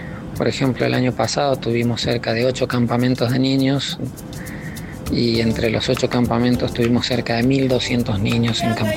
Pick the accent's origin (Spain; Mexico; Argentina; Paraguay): Argentina; San Luis; now in Tanzania; Yo soy oriundo de San Luis, de la ciudad de San Luis.